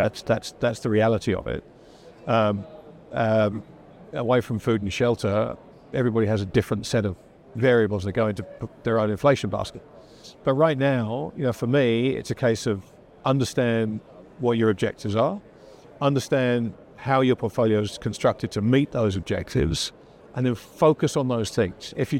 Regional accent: England, United Kingdom; I'm English. We know all about the rain.

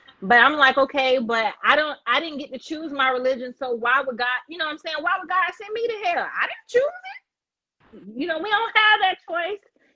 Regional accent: United States; I grew up in the United States, African American.

